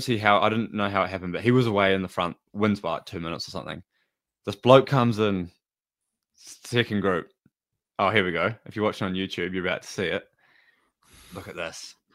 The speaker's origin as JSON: {"language": "English", "town": "Chania", "region": "Crete", "country": "Greece", "said": "finishes in Chania, which is actually like my hometown, which is crazy. This is a little island in Crete. My grandma was born there. We're from there. Got cousins, everything there."}